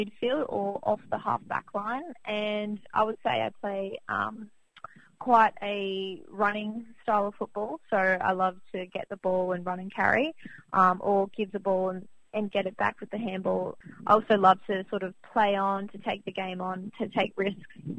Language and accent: English; Victoria, Australia; born there; I wasn't actually, because I was born in Victoria.